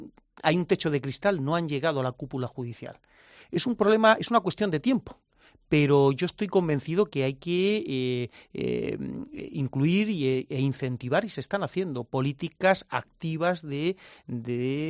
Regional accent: Region of Murcia, Spain; tenemos en la región de Murcia, y lo hablo así porque es mi tierra

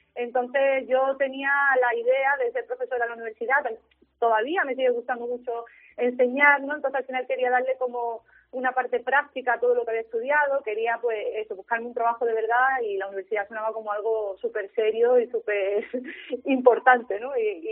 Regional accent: Benajarafe, Andalusia, Spain; yo digo mi pequeño pueblo porque realmente es que un pueblo pequeño, Benajarafe, muy bonito

